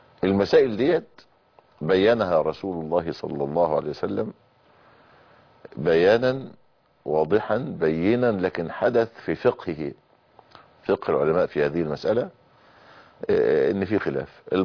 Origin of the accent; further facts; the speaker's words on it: Egypt; معظم الاراضي عندنا في مصر